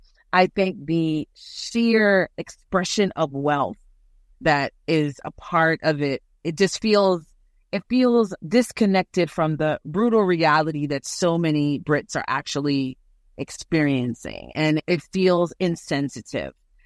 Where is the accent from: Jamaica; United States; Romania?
Jamaica; But as a Jamaican person, the idea of imperialism and monarchy has left a bad taste in my mouth.